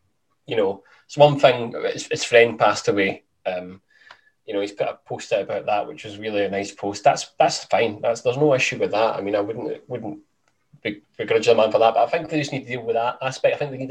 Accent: Scotland, United Kingdom; like we said last week, we're Scottish and we kind of find this whole Scottish garb a little bit cringy

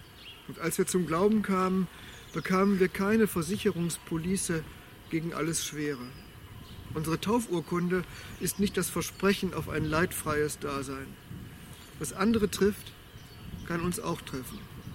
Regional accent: Bielefeld, North Rhine-Westphalia, Germany; In meiner Heimatstadt Bielefeld

